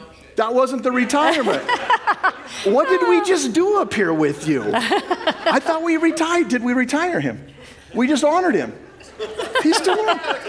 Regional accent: California, United States; We're from Orange County, so we're at a university, Bible University.

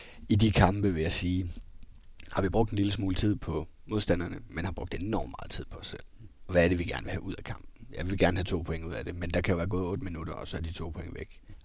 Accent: Esbjerg, Region of Southern Denmark, Denmark; da jeg var hjemme i Esbjerg

